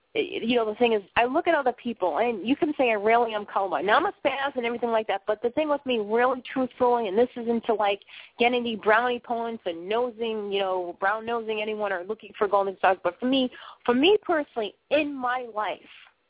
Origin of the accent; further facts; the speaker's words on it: Boston, Massachusetts, United States; hey, listen, okay, I'm from Boston. I talk funny. How much more funny talking can I possibly be? I mean, come on, listen to my accent now.